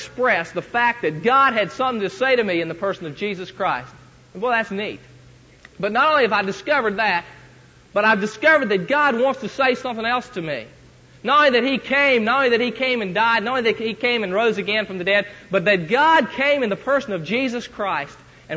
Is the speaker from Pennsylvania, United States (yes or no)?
no; West Virginia, United States; But I just thought I'd better throw in that I was from West Virginia, Tal, if that's all right.